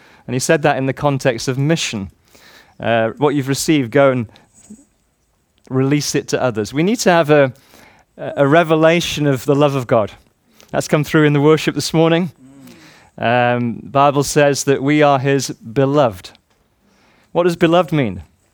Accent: Warrington, North West England, United Kingdom; born there; It's always a joy for me, particularly just to come back to this region. I was born in Warrington.

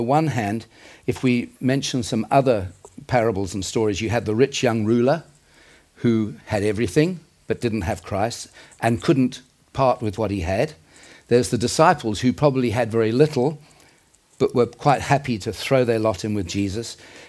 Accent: South Africa; Quite a few years ago in the 80s, I came over from South Africa for a holiday

